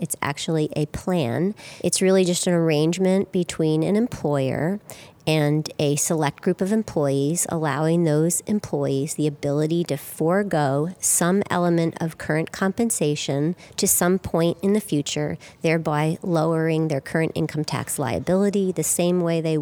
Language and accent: English; Jupiter, Florida, United States; also born or lived in Boston; I am from Jupiter, Florida, although I did live in the Boston area for a solid 20 years, but not born and bred there, so I do pronounce my R's correctly